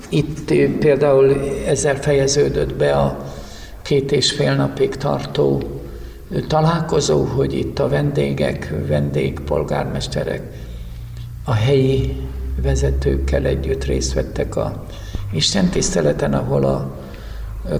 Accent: Mátészalka, Szabolcs-Szatmár-Bereg, Hungary; Hát tulajdonképpen Máté Szalkán ringott a bölcsőm. Ott születtem, Szatmár megyei Máté Szalkán. Ott jártam középiskolába is, általános iskolába, és ott jutottam hitre

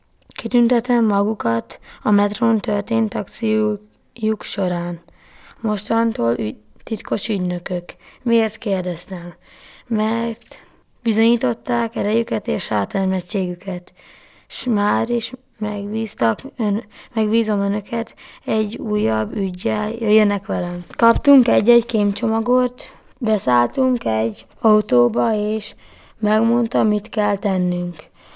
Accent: Debrecen, Hajdú-Bihar, Hungary; Debreceni vagyok.

